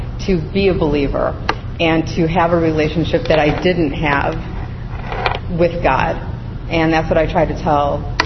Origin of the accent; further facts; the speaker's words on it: Milwaukee, Wisconsin, United States; So I will tell you that my background is my family is Russian and Hungarian, and I'm from Milwaukee, Wisconsin.